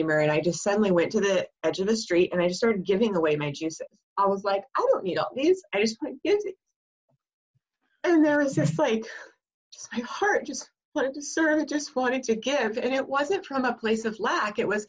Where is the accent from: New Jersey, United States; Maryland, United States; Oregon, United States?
Oregon, United States; moved away as an adult; now in Los Angeles, United States; So I moved from Oregon to LA, Los Angeles, California, and I got to college, and I hated it.